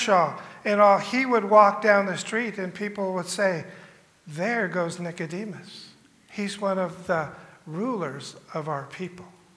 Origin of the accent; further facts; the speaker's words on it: California, United States; I grew up in California, a couple towns over from a city called Thousand Oaks.